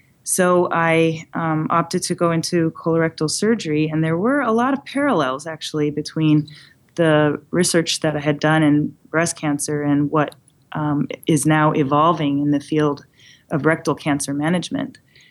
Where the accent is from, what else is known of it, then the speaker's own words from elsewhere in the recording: Seattle, Washington, United States; next year's meeting, which is actually going to be in my hometown of Seattle in the middle of June